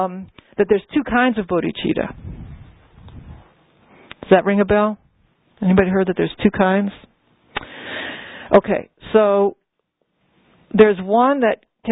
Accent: New Orleans, Louisiana, United States; I'm making plans right now to go visit my hometown, New Orleans, okay?

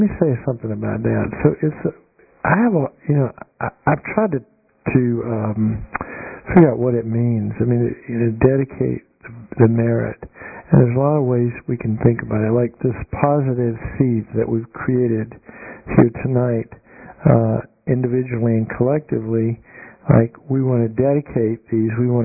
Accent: Greenville, North Carolina, United States; Well, I'm from Greenville.

